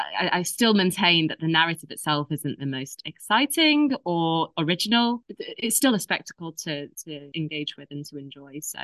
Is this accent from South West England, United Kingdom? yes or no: no; Manchester, North West England, United Kingdom; now in Bordeaux, France; So, I am currently based in Bordeaux, where I'm an English teacher, but I am a manc at heart. I'm from Manchester.